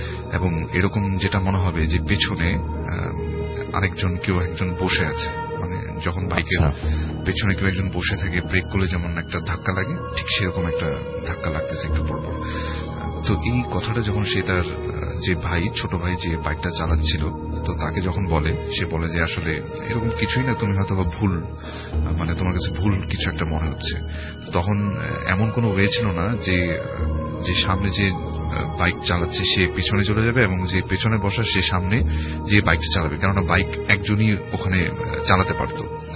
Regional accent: Dhaka, Dhaka Division, Bangladesh; পুরান ঢাকা থেকে এসেছি।

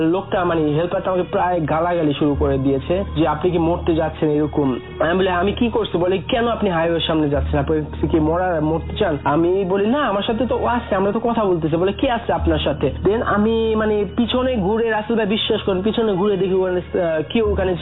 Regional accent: Bangladesh; আমি বলি I am from Bangladesh.

